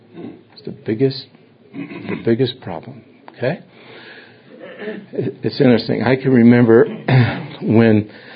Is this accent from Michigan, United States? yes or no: no; New York City, New York, United States; I'm from New York City, tenement house. An apartment is good enough for me. And I was raised in a tenement house lived there for 24 years.